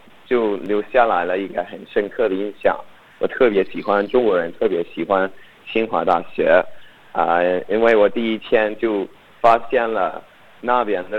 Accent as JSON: {"language": "Chinese", "country": "Australia", "second_language": "Chinese", "said": "我是从澳大利亚来的，然后我学了中文，学了好像是快到五年。然后我之前在清华大学读书"}